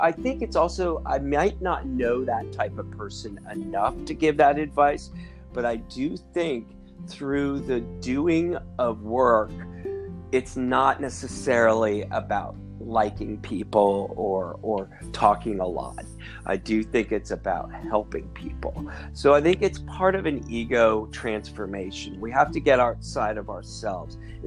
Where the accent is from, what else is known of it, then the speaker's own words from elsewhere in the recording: California, United States; I was raised in Marin County in the 70s. Think peacock feathers, hot tubs, lots of marijuana.